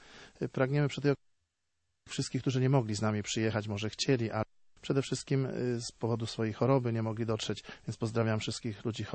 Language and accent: Polish; Słupca, Greater Poland Voivodeship, Poland; My jesteśmy grupą ze Słupcy i z okolic.